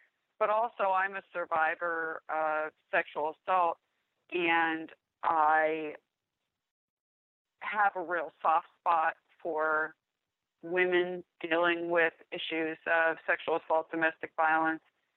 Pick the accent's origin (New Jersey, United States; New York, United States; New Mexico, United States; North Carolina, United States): North Carolina, United States; Wilmington; I am from Wilmington, North Carolina, and I am a longtime listener.